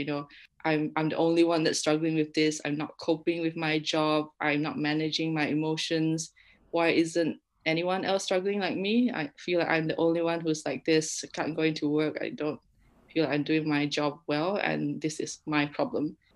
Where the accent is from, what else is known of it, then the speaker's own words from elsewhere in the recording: Kuching, Sarawak, Malaysia; And I think growing up in Kuching, don't think anyone really talked about mental health at any point when we were growing up.